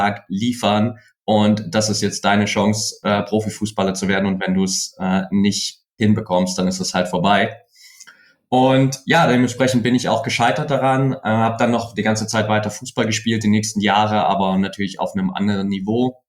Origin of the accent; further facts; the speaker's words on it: Saxony, Germany; ich komme aus der Nähe von Dresden ursprünglich